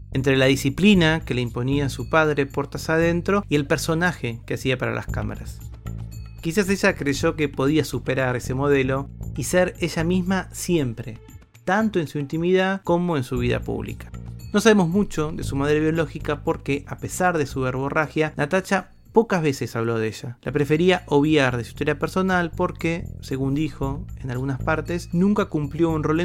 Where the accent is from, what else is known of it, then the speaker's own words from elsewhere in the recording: Argentina; Si no sos de mi país, si no sos de Argentina